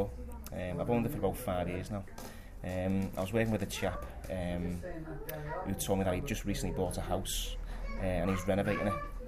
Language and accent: English; Liverpool, North West England, United Kingdom; I'm originally from Liverpool, born and bred. Lived outside Anfield Football Stadium, unfortunately, for the majority of my life, which made me a big blue. But yeah, from Liverpool, born and bred.